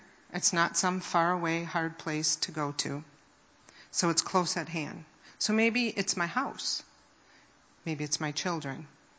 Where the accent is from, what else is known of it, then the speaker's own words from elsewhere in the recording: Green Bay, Wisconsin, United States; So we grew up in Green Bay, Wisconsin. We were both brought up in very middle-class homes, hardworking parents. He was raised Roman Catholic. I was raised Presbyterian.